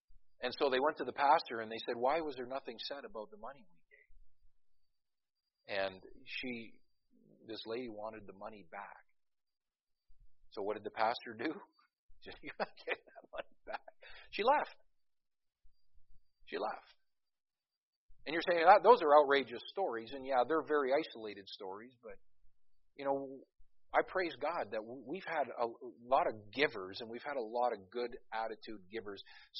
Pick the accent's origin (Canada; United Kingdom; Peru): United Kingdom; Scotland; Now, as a Scotsman, the first thing I thought about